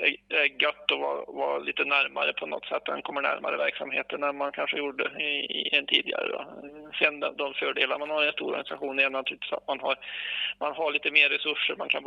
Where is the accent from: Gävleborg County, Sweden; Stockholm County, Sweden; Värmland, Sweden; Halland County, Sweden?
Värmland, Sweden; Torsby; also born or lived in Karlstad; Jag är frykstaden, ja. Jag är född i Torsby med en dragning ner öst om Lysvik en bit jämt. Så dit fötter vi in sen när jag gick på gymnasieåldern innan jag drog till Karlstad en sväng och läste och blev kvar där i 25-30 år nästan.